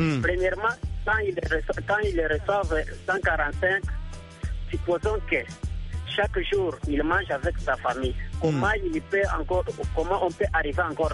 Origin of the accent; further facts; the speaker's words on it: DR Congo; now in Angola; Je suis en Angola, mais je suis un Congolais.